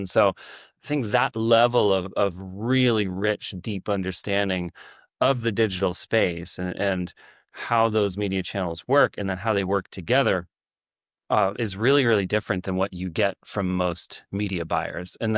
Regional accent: Pennsylvania, United States; now in California, United States; I grew up in Pennsylvania. I live in California now, but I try to bring a little piece of home.

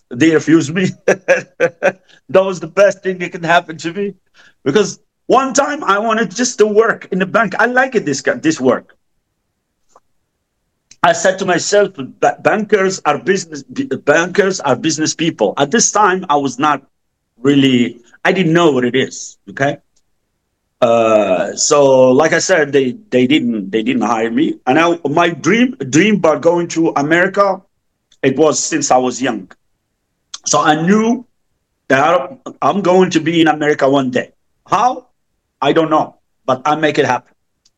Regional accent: Morocco; English is a second language; moved away as an adult; also born or lived in France; Imagine I come from Morocco. I never been to Europe. The first day I came to France from the airport to the hotel.

